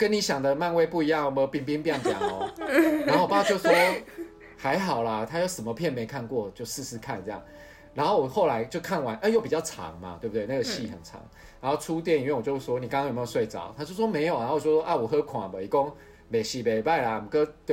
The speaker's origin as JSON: {"language": "Chinese", "region": "Tainan", "country": "Taiwan", "said": "台南那我是台南人，台南那时候中正路还非常热闹"}